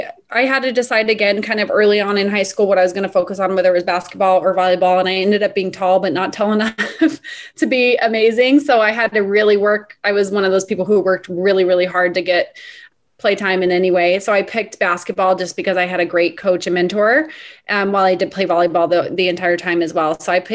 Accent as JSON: {"language": "English", "town": "Medford", "region": "Oregon", "country": "United States", "tie": "born or raised there", "said": "Yeah, so I'm from Medford, Oregon, which is a really small town, 40 miles north of the California border. And we say Oregon, not Oregon."}